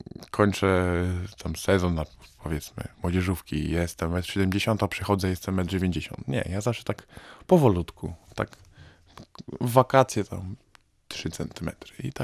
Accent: Belarus; now in Poland; U nas na Białorusi się chodzi do szkoły normalnie w garniturach i elegancko. A jak się przekonałem, w Polsce nie do końca tak jest.

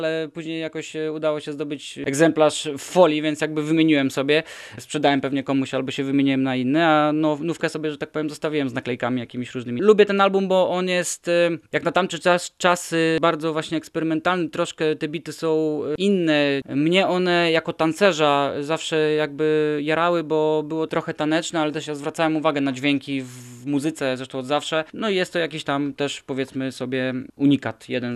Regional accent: Nidzica, Warmian-Masurian Voivodeship, Poland; Pochodzę z Nidzicy, takiej małej miejscowości na Mazurach.

